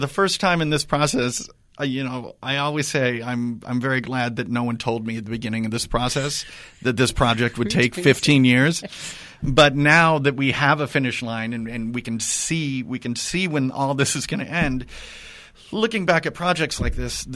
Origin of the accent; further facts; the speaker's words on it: Arroyo Grande, California, United States; I grew up in Arroyo Grande. San Luis was always the big city. We used to come up here and go to Mervyn's.